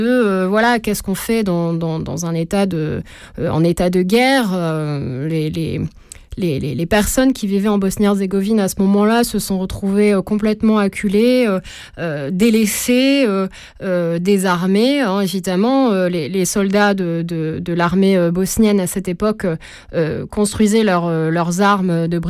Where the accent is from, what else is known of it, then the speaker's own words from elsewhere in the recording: France; je pouvais trouver ma place en tant que Française, européenne